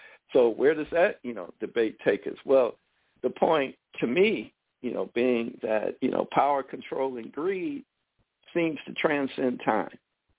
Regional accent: United States; We're American, natural-born citizens. We're homegrown.

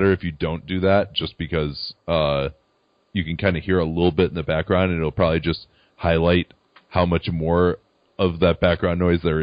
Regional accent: Chicago, Illinois, United States; I was actually my first time ever covering a game in my hometown, the United Center, which I was really fired up for.

